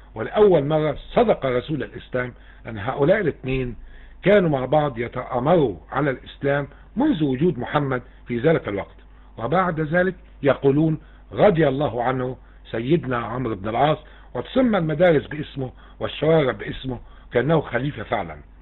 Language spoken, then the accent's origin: Arabic; Egypt; اللي هم بهدلوا في بلادنا مصر بالذات